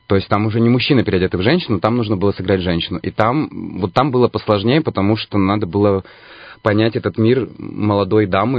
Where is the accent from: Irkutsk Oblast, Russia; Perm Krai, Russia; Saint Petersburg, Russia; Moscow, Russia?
Irkutsk Oblast, Russia; Irkutsk; так как я родился и вырос в Иркутске, вот всю свою жизнь, уже почти 32 года, я здесь и на родной земле.